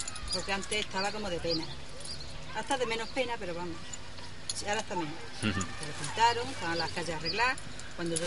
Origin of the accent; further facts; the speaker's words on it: Campillo, Spain; Soy de Campillo.